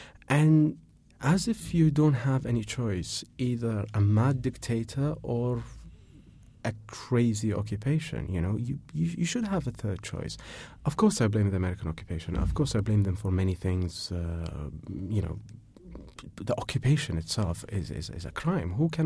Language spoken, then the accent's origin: English; Iraq; So I was Iraqi. I grew up in Iraq all my life. I'm Iraqi. I speak the language